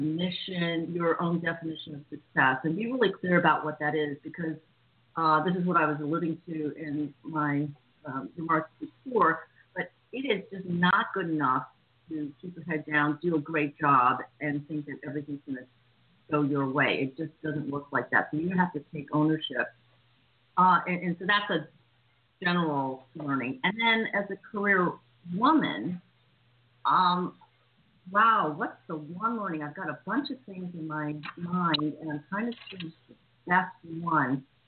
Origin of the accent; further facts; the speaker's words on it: United States; I grew up in the States.